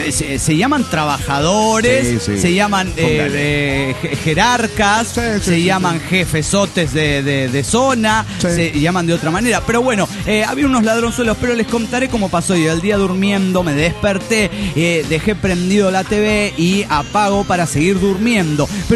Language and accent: Spanish; Guadalajara, Jalisco, Mexico; de Guadalajara, Jalisco, México.